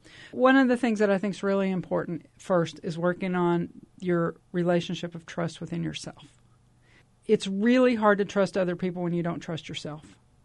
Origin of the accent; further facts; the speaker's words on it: Texas, United States; as they say from Texas, where I grew up in Texas, you can't get water from an empty well.